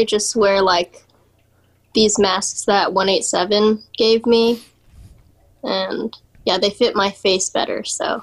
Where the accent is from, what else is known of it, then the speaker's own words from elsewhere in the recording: San Bernardino, California, United States; My parents, when I was young, they bought a house out in San Bernardino. So I grew up skating like in the Badlands and stuff.